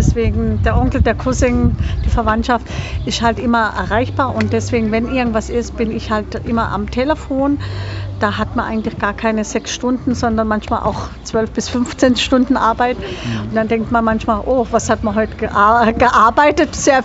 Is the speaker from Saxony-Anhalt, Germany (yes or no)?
no; Freiburg, Baden-Württemberg, Germany; ich bin eigentlich eine Freiburger Poppele.